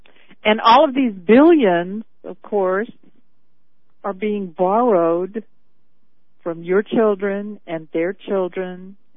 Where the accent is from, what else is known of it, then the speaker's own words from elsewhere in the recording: Louisiana, United States; I come from Louisiana and was on a bus one day waiting for it to take off